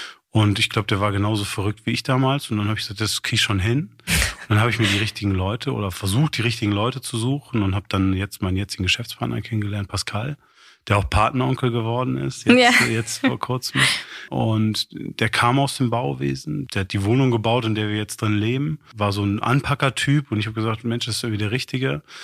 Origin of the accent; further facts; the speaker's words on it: Kassel, Hesse, Germany; ich bin damals in Kassel aufgewachsen.